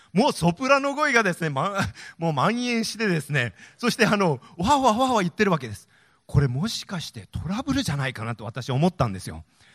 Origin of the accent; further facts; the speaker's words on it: Hiroshima, Japan; now in Hokkaido, Japan; 私実は広島出身なのでですね、本当に夏って嫌だっていうイメージしかないんですよ。